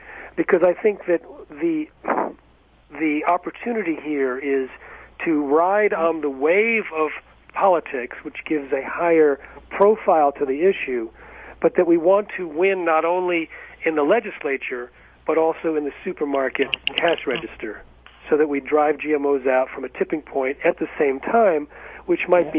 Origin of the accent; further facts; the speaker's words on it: New York, United States; In fact, I grew up in Westchester, so I'm happy to hear that he's voting in favor of right to know what's in our food.